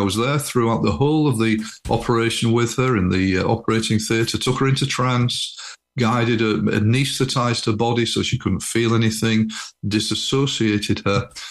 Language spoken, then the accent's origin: English; Hull, Yorkshire and the Humber, United Kingdom; I'm from East Yorkshire. I'm from Hull was my original city.